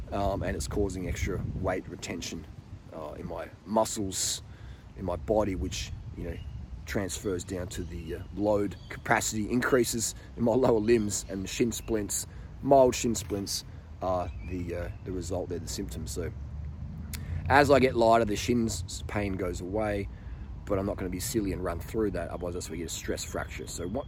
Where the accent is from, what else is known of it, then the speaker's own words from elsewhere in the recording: Australia; Excuse the French, excuse the Aussie Bogan. I'm an Aussie Bogan. Let me speak Aussie Bogan.